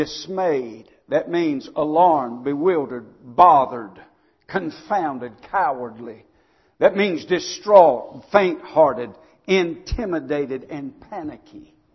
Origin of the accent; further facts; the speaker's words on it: Waycross, Georgia, United States; Started a church in 1988 in my hometown of Waycross, Georgia.